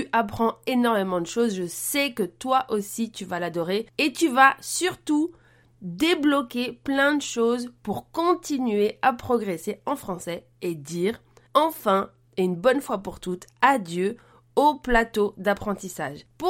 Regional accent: France; accent: French; Je le dis avec mon super accent français.

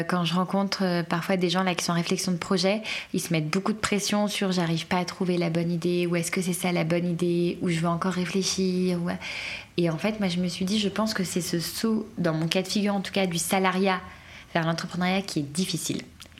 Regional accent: Paris, Île-de-France, France; j'ai grandi à Paris, dans un lycée parisien

